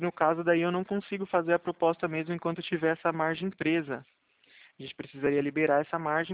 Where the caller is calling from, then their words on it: São Roque, São Paulo, Brazil; Eu falo de São Roque, interior de São Paulo.